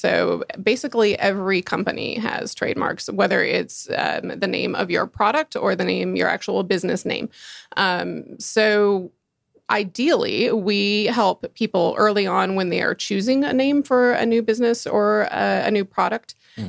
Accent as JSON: {"language": "English", "town": "Atlanta", "region": "Georgia", "country": "United States", "tie": "born or raised there", "also_born_or_lived": "New York", "said": "All right. Well, I grew up in Atlanta. Actually went to high school here. And then I went up to New York for college and law school, both at NYU. So, and then I worked at a big firm there for 8 years."}